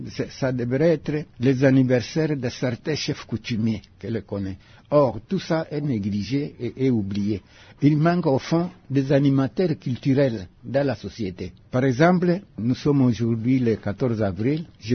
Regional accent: Kinshasa, DR Congo; Regardez, je viens de Kinshasa.

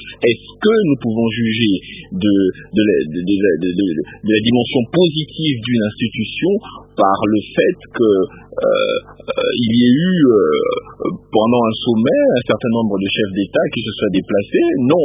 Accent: DR Congo; en tant que Congolais

